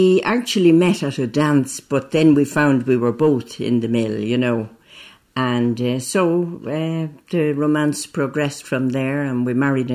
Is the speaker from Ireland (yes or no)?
yes; Leinster, Ireland; Well, I grew up in Llandonkin. My family moved there in 1925.